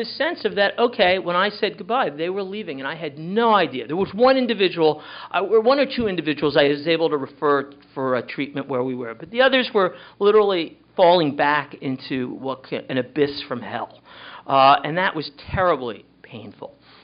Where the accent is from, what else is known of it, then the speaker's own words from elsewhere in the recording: United States; awkward being an American physician.